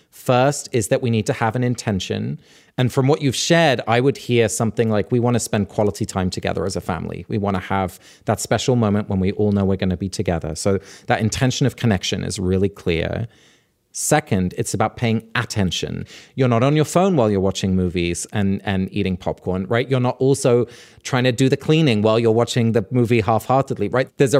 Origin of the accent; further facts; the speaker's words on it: England, United Kingdom; So growing up in England in this rural part of the country, on May Day, the 1st of May, I would get up at dawn like the rest of the village